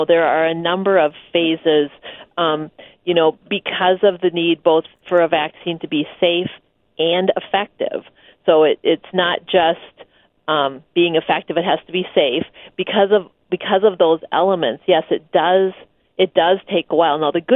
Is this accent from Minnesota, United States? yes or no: yes; Minnesota, United States; was just expressing my feelings as a Minnesotan in summer, I just want to be able to do what I want.